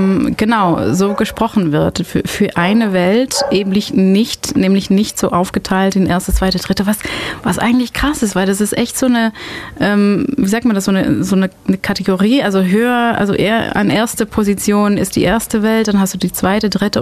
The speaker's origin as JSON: {"language": "German", "country": "Belgium", "second_language": "German", "said": "Also ich komme aus Belgien, muss ich immer dazu sagen, für Leute, die das nicht wissen. Und manchmal habe ich mit der deutschen Sprache zu kämpfen."}